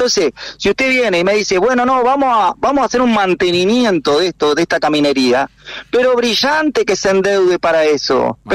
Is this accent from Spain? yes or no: no; Uruguay; los uruguayos tenemos que cambiar la cabeza